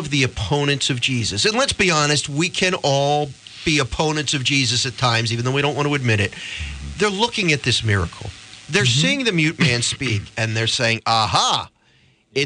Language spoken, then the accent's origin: English; Philadelphia, Pennsylvania, United States; now in South Jersey, United States; I know I'm a Philly guy. I was born in Philly, grew up in Philly, but I live right over the bridge in South Jersey.